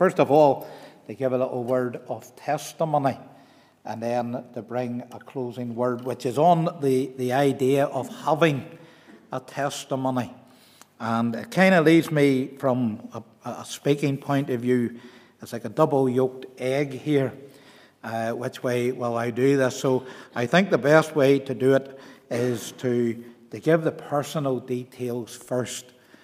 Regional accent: Belfast, Northern Ireland, United Kingdom; accent: Belfast; It has greatly mellowed over the years, but I'm East Belfast born and bred. My accent started to change a little bit. The broadness, the Belfast end went out when I went to college at the Whitfield

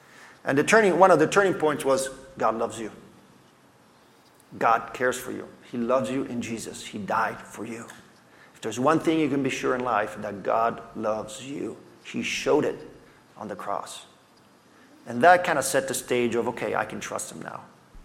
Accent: Italy; I grew up in Italy as a missionary kid

